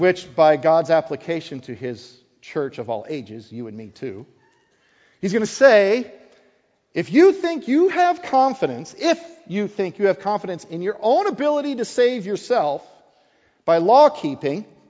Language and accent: English; Wisconsin, United States; So, I'm still a northerner. I'm going to try. If I was from Wisconsin, which I am, I'd say, y'all.